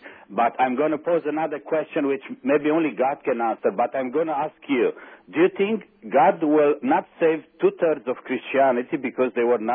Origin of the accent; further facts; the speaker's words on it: Romania; now in United States; I'm from Romania.